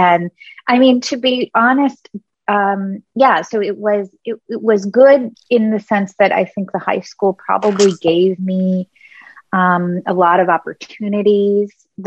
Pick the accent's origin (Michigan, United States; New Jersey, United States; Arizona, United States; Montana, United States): Montana, United States; Billings; also born or lived in Washington, D.C. area; Well, I grew up in Billings, Montana, also partly in the Washington, D.C. area where my family moved when I was in high school.